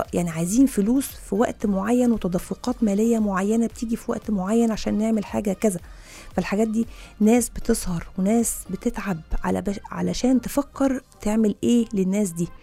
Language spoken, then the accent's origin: Arabic; Egypt; احنا بدورنا احنا كمصريين